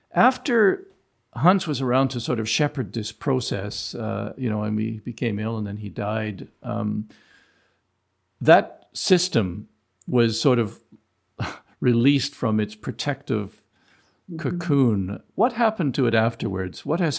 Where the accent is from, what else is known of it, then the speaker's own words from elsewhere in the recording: Canada; I know growing up as a Canadian citizen, having very, very peculiar ideas based on pure ignorance of what Indigenous citizens of this country were experiencing and what they were really like.